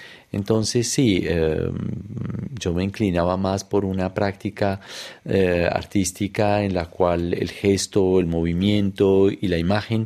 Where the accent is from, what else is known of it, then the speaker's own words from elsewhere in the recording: Bogotá, Colombia; moved away as an adult; also born or lived in Manizales; now in Switzerland; Bueno, yo llego a Suiza después de una infancia en Colombia. Viví pocos años en esta ciudad que mencionas, en Manizales. Rápidamente nos trasladamos a la ciudad de Bogotá, donde mi padre inició su trabajo como ingeniero textil suizo.